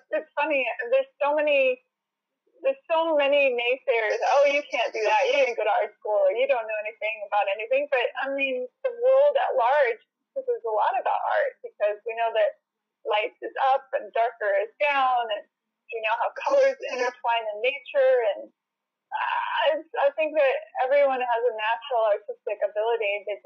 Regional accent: Seattle, Washington, United States; now in Nashville, United States; I grew up in Seattle. On the east side of Seattle, and moved to Nashville but I was making records as an artist in Seattle

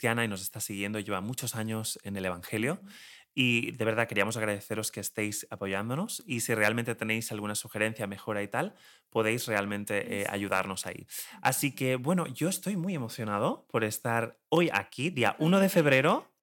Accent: Spain; yo soy español de aquí, viva el Señor.

